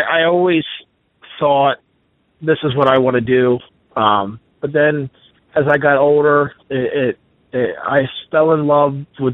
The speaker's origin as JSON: {"language": "English", "town": "Dover", "region": "Delaware", "country": "United States", "tie": "born or raised there", "said": "Yes, I was born and raised in Dover, Delaware. I've lived here all my life."}